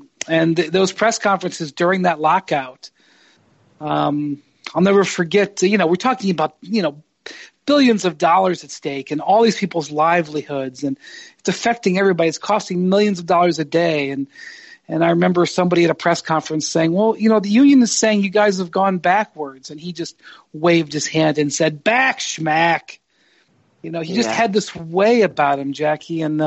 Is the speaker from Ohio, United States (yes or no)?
yes; Cleveland, Ohio, United States; I'm from Cleveland area. I have a soft spot for small markets, for sure.